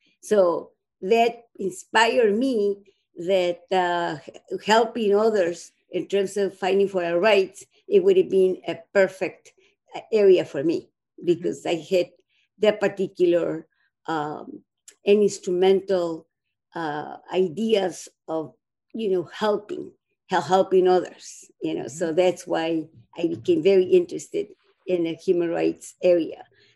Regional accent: Mexico; now in United States; Actually, I'm from Mexico originally. I immigrated back in, I don't even remember what year. It was almost 50 years ago too. There was 1964.

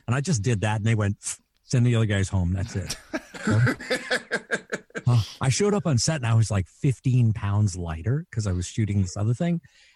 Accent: Canada; I grew up in Canada.

